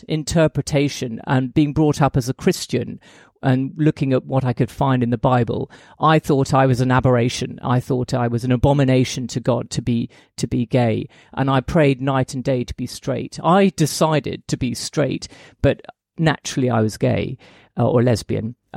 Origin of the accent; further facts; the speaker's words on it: United Kingdom; now in Tokyo, Japan; I'm British, clearly. I actually live in Tokyo